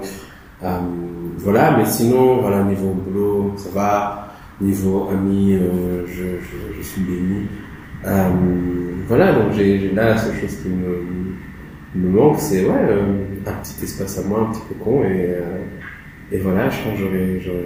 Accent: Rwanda; born there; Je suis né au Rwanda, hein, en 1992, hein, 92 pour les Français, septembre, Balance.

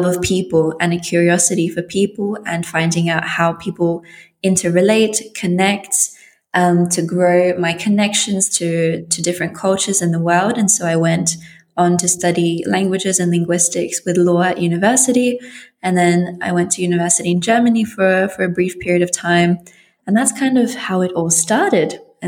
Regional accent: Australia; also born or lived in Latvia; I was born in Latvia and I grew up in Australia.

